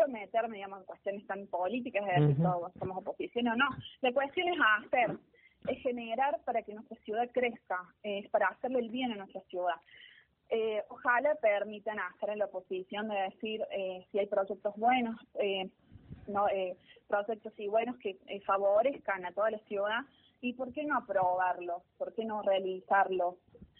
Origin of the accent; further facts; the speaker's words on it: Colonia Caroya, Córdoba, Argentina; now in Jesús María, Argentina; somos de Colonia Carolla, pero tenemos 27 años viviendo en Jesús María.